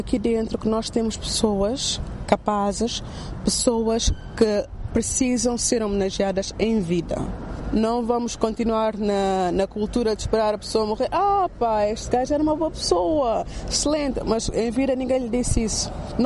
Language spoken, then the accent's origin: Portuguese; Guinea-Bissau